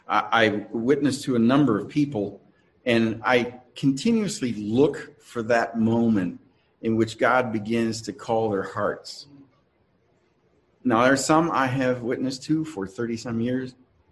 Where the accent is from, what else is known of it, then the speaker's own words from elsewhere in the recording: Miami, Florida, United States; I grew up in Miami, and my dad was always dragged me out to the ocean.